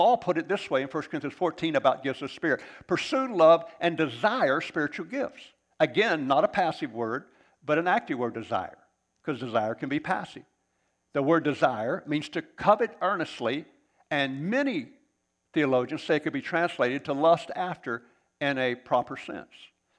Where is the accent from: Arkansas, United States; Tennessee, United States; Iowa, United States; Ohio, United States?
Arkansas, United States; I was from Arkansas.